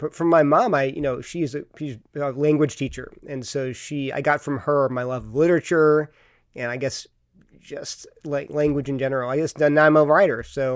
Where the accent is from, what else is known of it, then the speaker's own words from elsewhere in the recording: Delaware, United States; also born or lived in California; I was born in California, but my family moved to Delaware when I was like 18 months old. So I grew up on the, you know, mid-Atlantic states